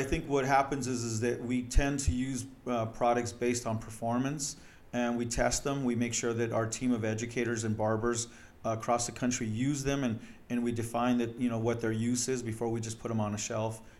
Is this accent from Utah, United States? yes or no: no; Los Angeles, California, United States; now in Seal Beach, United States; I am. Born and raised in Los Angeles. I was just telling you a little bit ago, I went to Long Beach State.